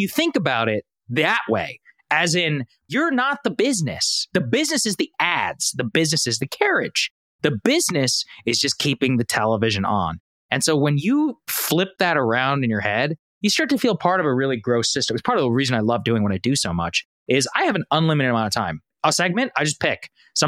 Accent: Texas, United States; now in Washington, D.C., United States; I grew up in Texas. I know like actual, like straight up old school Bush evangelical Republicans.

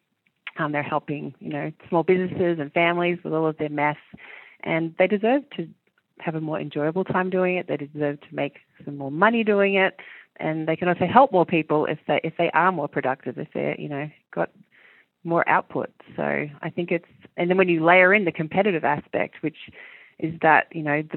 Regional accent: Australia; also born or lived in New Zealand; But the reason I did it was because I moved countries when I was small from New Zealand to Australia, and I thought it was really good for me as a human.

